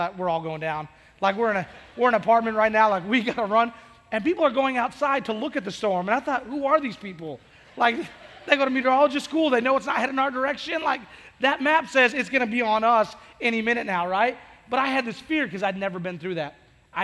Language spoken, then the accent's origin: English; Oregon, United States; now in Oklahoma, United States; I'm from Oregon, right? So when I moved to Oklahoma, it was like, your storms are like no other storms I've ever seen before.